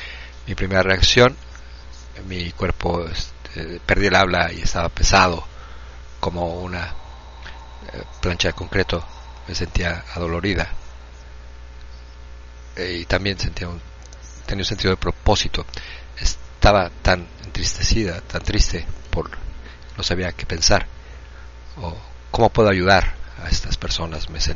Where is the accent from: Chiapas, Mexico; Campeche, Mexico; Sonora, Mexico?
Campeche, Mexico; soy de México, soy de Campeche, campechana